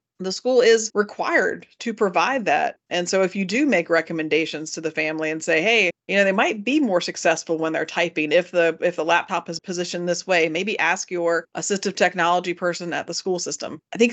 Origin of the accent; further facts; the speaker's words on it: Lynchburg, Virginia, United States; but then back home, where I grew up in Lynchburg, Virginia, it's a lot smaller